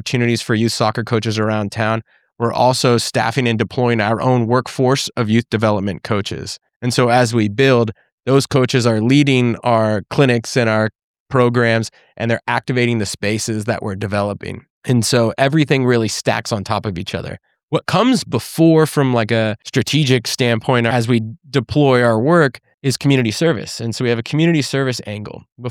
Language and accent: English; San Diego, California, United States; And I played club soccer growing up in San Diego and have become who I am as a leader, as a man, as a friend, and as a son